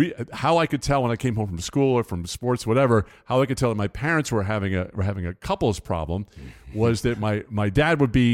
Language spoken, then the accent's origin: English; New York, United States; So I grew up on Long Island, as a lot of people know, and I was born in 1952.